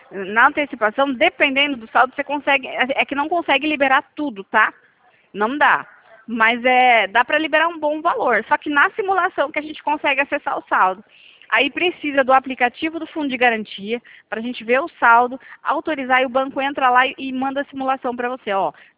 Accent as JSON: {"language": "Portuguese", "region": "São Paulo", "country": "Brazil", "said": "Eu sou daqui de São Paulo."}